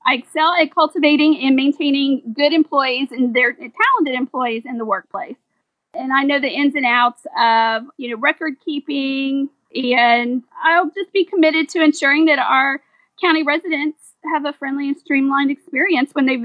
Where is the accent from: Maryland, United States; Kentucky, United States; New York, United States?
Kentucky, United States; Well, I grew up in Kentucky, halfway between Cincinnati and Lexington.